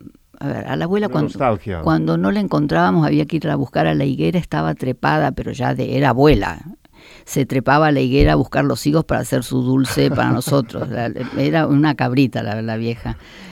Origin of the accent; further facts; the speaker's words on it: Argentina; yo tuve necesidad de decir, bueno, finalmente yo soy de Argentina.